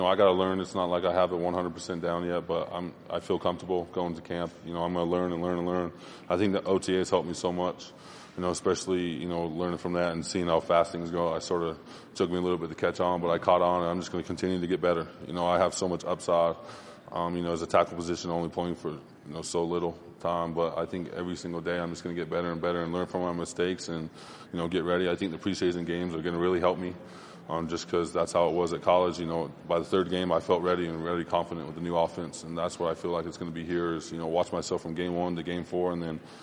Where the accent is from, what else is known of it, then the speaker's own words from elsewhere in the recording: Utah, United States; But, you know, I'm from Utah, so it's not a big jump for me. And I live out here now